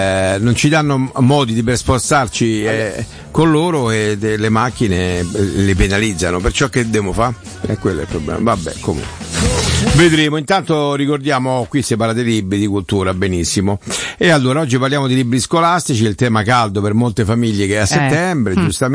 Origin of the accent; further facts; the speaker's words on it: Rome, Lazio, Italy; Io vengo da Roma, abituato.